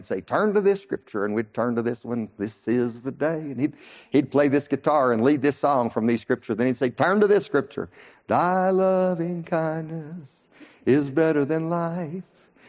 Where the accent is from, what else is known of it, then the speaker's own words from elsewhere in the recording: Lamar, Colorado, United States; Andrew Womack came to my hometown, Lamar, Colorado in 1978.